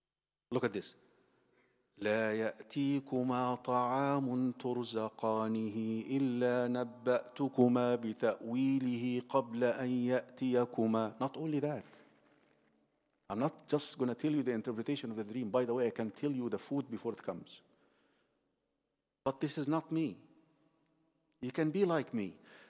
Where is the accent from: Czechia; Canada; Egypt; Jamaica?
Egypt; English is a second language; moved away as an adult; also born or lived in United States; I come from Egypt, from a farm area. My family are farmers. The highest, most advanced form of transportation in my village is donkey.